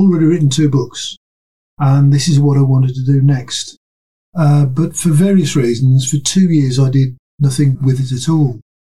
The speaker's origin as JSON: {"language": "English", "town": "Sedgley", "region": "West Midlands", "country": "United Kingdom", "tie": "born there", "said": "Yes, I was born in Sedgley, just a few hundred yards from the Beacon Centre"}